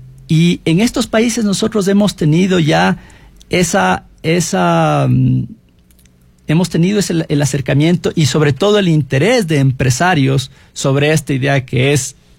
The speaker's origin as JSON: {"language": "Spanish", "country": "Ecuador", "said": "Nosotros amamos a nuestro país, el Ecuador es el país más hermoso y grande del mundo."}